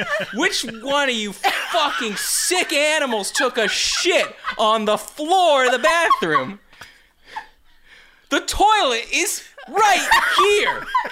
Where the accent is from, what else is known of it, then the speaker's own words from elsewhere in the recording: United States; By the way, I call it poop, because I'm an American.